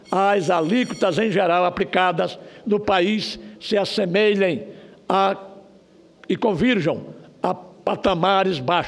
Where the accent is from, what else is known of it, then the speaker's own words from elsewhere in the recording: Alagoas, Brazil; Eu sou de Alagoas.